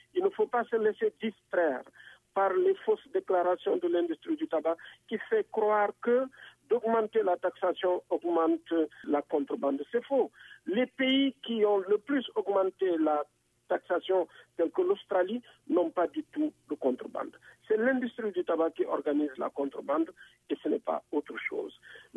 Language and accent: French; Senegal; nous sommes des Sénégalais. Nous travaillons au Sénégal